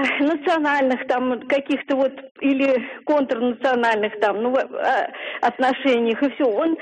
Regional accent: Russia; Я вот русский человек, я не грузинка

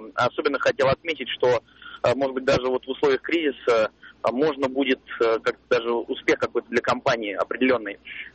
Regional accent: Moscow, Russia; я юрист из Москвы.

